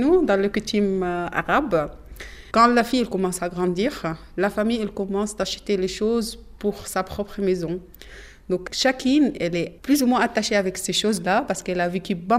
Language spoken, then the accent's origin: French; Esna, Luxor Governorate, Egypt; French is a second language; moved away as an adult; Je viens de Sud d'Égypte, dans une petite ville qui s'appelle Esna, entre Louxor et Assouan.